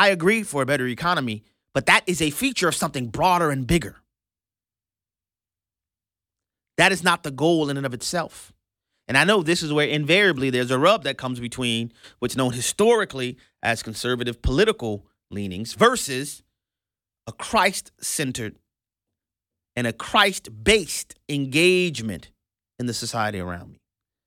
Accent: United States; As an American who loves our country, I want to have, for example, a competent and functional Congress.

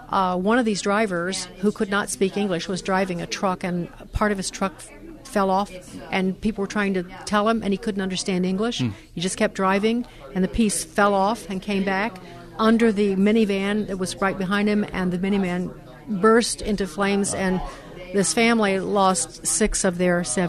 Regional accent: Chicago, Illinois, United States; I remember a case back in Chicago. I used to do radio in Chicago. That's my hometown.

